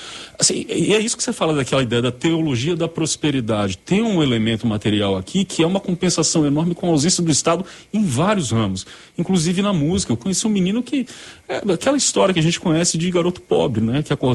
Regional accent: Brazil; eu cresci no Trobogi, né? Mais especificamente ali na Rua Mucambo, que é mais ou menos um entroncamento entre o quilômetro 7 ali da Estrada Velha do aeroporto e o condomínio Trobogi, a paralela, né? E ali eu cheguei no início da década de 90

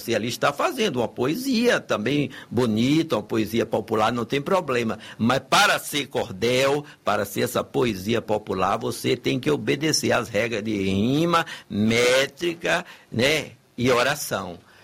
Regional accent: Santa Bárbara, Bahia, Brazil; porque eu sou baiano de Santa Bárbara, que é ali Portal do Sertão, entre Serrinha e Feira de Santana

